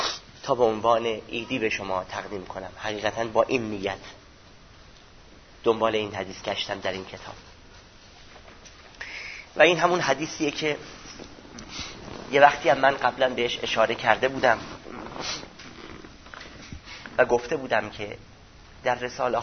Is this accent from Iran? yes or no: yes; Iran; born there; سرزمینی که در اونجا به دنیا اومدم و اون ایرانی بودن من.